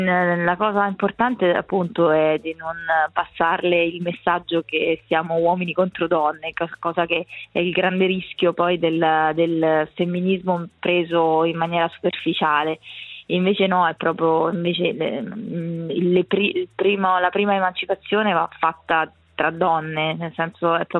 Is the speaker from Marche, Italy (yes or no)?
no; L'Aquila, Abruzzo, Italy; Io sono cresciuta all'Aquila